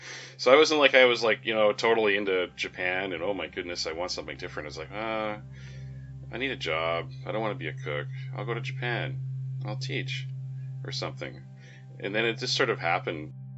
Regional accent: West Coast, Canada; Yeah, I grew up in Canada on the West Coast

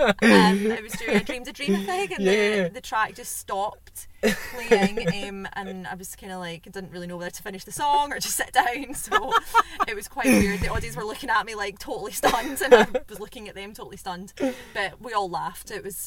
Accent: East Kilbride, Scotland, United Kingdom; now in Glasgow, United Kingdom; I'm from East Kilbride originally, and I live in Glasgow.

